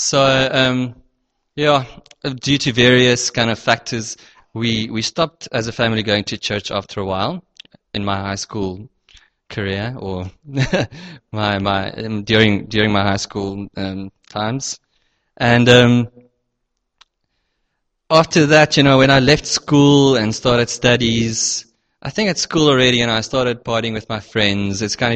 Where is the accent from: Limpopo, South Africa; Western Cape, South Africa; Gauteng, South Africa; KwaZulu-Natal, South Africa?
Western Cape, South Africa; Cape Town; from Cape Town.